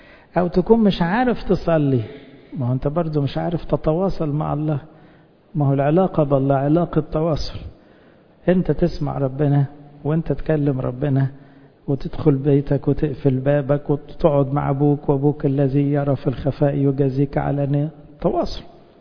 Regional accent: Egypt; وإحنا كمصريين الحمد لله لما بنتكلم بكل إيدينا ورجلينا

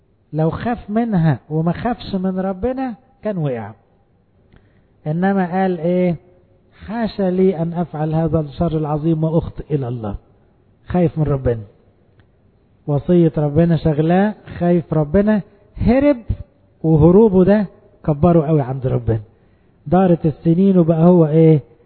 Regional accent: Egypt; الجري نص المجدعة يسموه عندنا في مصر كده

